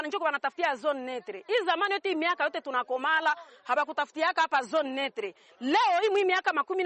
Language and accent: Swahili; North Kivu, DR Congo; Bana nizalia hapa mimi nakomalia hapa hakuna hata siku moja yetu lisikiaka kama hapa kwetu ni Rwanda.